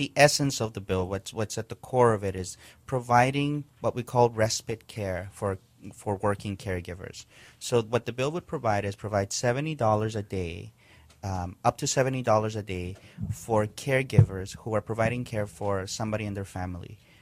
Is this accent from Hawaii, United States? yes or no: yes; Lahaina, Hawaii, United States; I grew up in Lahaina on Maui.